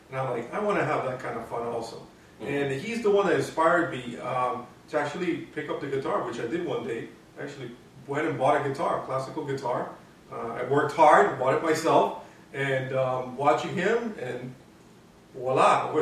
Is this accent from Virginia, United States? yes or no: no; Massachusetts, United States; Growing up in Massachusetts, we were big